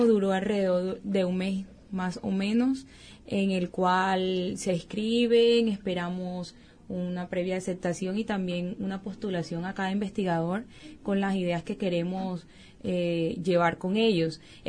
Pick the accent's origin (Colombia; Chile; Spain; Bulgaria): Colombia; les comento que vengo desde Colombia, específicamente de la Universidad de La Guajira, y como bien lo decía, estudio biología.